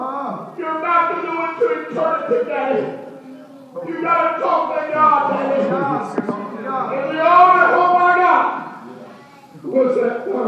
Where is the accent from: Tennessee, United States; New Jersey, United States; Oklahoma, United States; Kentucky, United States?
Kentucky, United States; And I came all the way from Kentucky to tell somebody